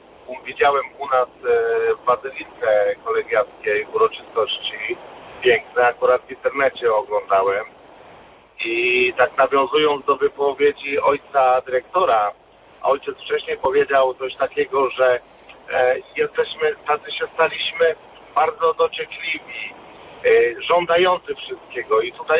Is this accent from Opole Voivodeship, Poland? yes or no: no; Pułtusk, Masovian Voivodeship, Poland; Zapraszam do Półtuska, bo jestem z Półtuska, mamy przepiękną bazylikę.